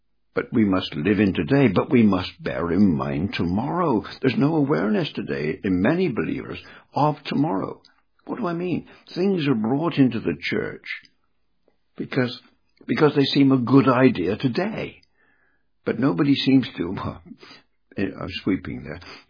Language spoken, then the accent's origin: English; England, United Kingdom; Now, I'm an Englishman.